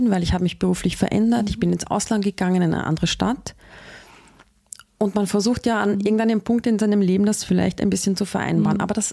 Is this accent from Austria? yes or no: yes; Vienna, Austria; mehr in Wien zu sein, mehr in meiner Heimatstadt zu sein